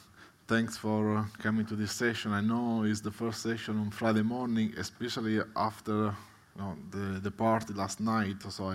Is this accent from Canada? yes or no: no; Italy; English is a second language; now in Melbourne, Australia; Despite my accent, well, I'm Italian, but I live now in Melbourne, so I'm pretty much local.